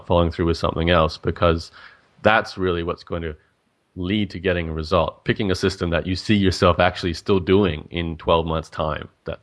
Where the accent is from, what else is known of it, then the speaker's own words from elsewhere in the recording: Brisbane, Queensland, Australia; I was born in Brisbane, Australia, and grew up here, and, you know, spent my entire life here.